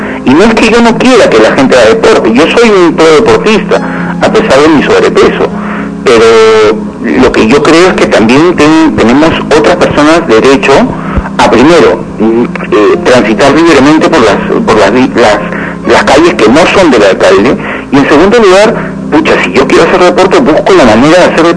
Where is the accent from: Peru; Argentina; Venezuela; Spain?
Peru; como peruano